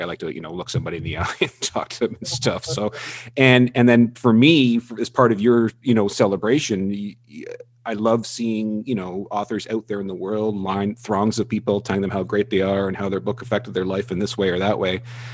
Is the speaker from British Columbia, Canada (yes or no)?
yes; Campbell River, British Columbia, Canada; born there; I was born on Vancouver Island.